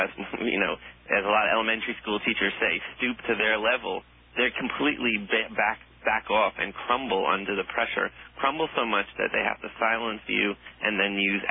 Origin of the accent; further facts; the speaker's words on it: New Jersey, United States; also born or lived in Chicago; And, I mean, Alex, I was born, you know, I'm from Chicago. I was raised in New Jersey. All I know is America.